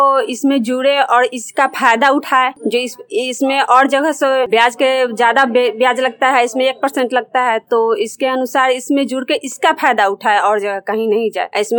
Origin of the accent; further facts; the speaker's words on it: Chakhmat, Bihar, India; मैं ग्राम चकहमत से हूं